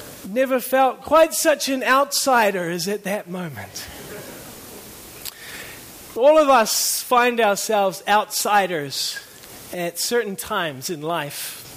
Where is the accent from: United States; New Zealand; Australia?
New Zealand; also born or lived in Canada; I was born in Canada, grew up in New Zealand, so I'm kind of an outsider in both places.